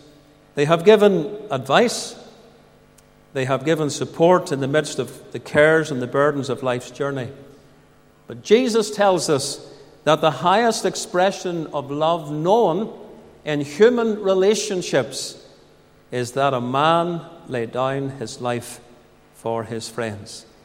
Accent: Newry, Northern Ireland, United Kingdom; I grew up in the Troubles. We lived outside the town of Newry.

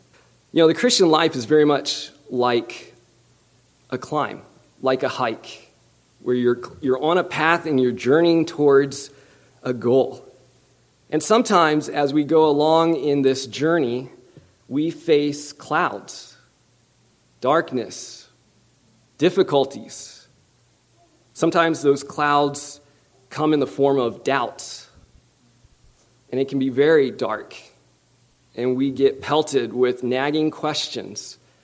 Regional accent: Japan; I grew up in Japan as a missionary kid.

